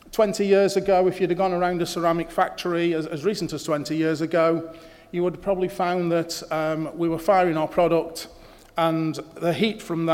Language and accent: English; Stoke-on-Trent, West Midlands, United Kingdom; also born or lived in South West England; I was born and bred in Stoke-on-Trent, recognised as the potteries, although I've spent a fair bit of my time in the southwest, as I indicated earlier.